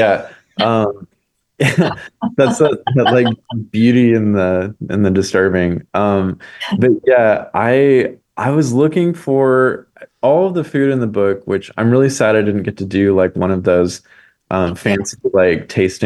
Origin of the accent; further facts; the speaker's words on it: Arkansas, United States; Arkansas.